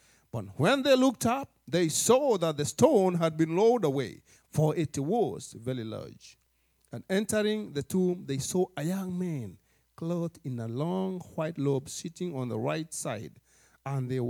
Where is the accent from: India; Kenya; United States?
Kenya; back in those days growing up in Kenya, it used to be a big thing.